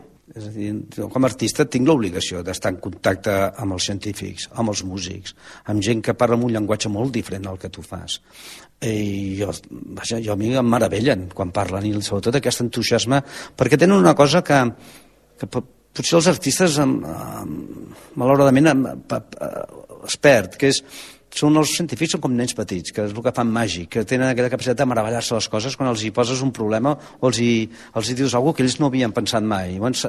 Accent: Catalonia, Spain; now in New York, United States; jo parlo de Catalunya a Nova York. Jo soc més català que ningú

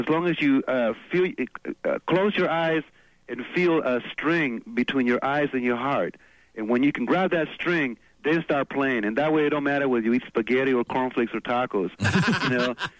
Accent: California, United States; We're friends. We're from the Bay Area.

